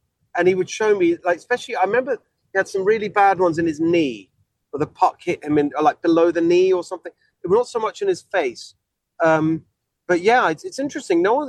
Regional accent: England, United Kingdom; born there; I was born in England, and my dad went back to Hungary to live.

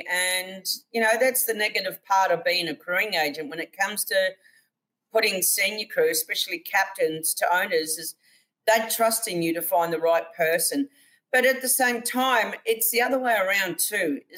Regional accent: New Zealand; now in Australia; I'm a bit of a trader because I'm originally from New Zealand.

